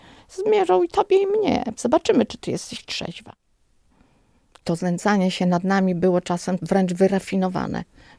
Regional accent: Warmian-Masurian Voivodeship, Poland; bo ja nie jestem z Białegostoku. Jestem z małego miasteczka na Warmii i Mazurach.

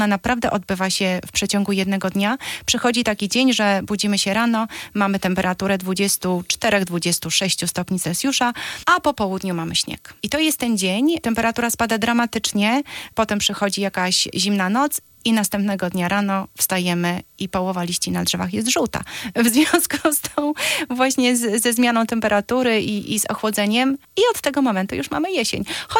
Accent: Zambrów, Podlaskie Voivodeship, Poland; now in United States; Wychowałam się w Polsce z Zambrów, obecnie na Podlasiu, kiedyś część Mazowsza. Jest oczywiście położone na nizinie, ale klimat mamy typowo europejski, czyli mamy cztery pory roku.

